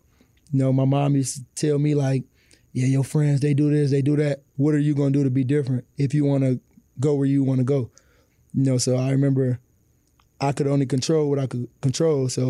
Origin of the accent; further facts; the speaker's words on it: Detroit, Michigan, United States; because it was Detroit. It was my hometown.